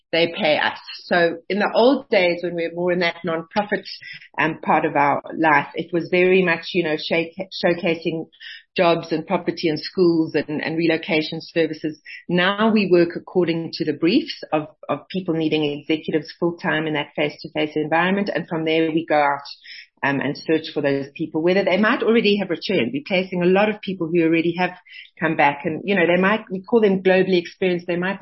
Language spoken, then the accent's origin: English; South Africa; if you hadn't gone abroad, how much, you know, would you appreciate being South African as much?